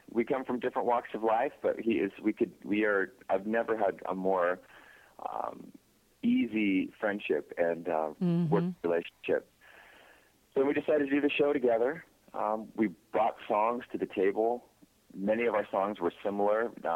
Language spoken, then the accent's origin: English; Idaho, United States; Yeah, I mean, I'm from Idaho, and in the Northwest, it was, you know, a really small town, 1,200 people in the town. My parents still live there.